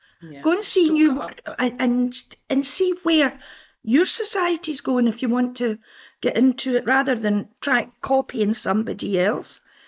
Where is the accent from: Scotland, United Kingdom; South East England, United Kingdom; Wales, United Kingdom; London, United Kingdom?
Scotland, United Kingdom; Glasgow; And he went, where are you from? And I went, I'm from Glasgow.